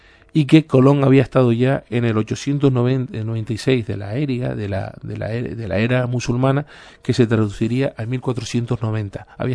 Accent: Alajeró, Canary Islands, Spain; el fenómeno en Alajero, muy cerca de donde yo vivo, mi pueblo, bueno, pues arriba en Alajero

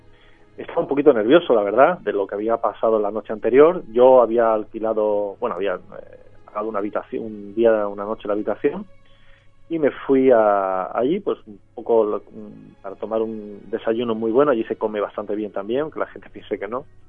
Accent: Denmark; accent: Jutland; Spanish is a second language; Yo le contesté mi acento de Yutlandia, que para los iniciados es un poco catetillo

